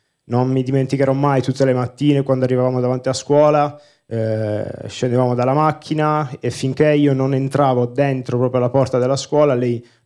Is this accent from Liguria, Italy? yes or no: no; Bari, Apulia, Italy; now in Milan, Italy; Vengo da Bari … doppia M, sono pugliese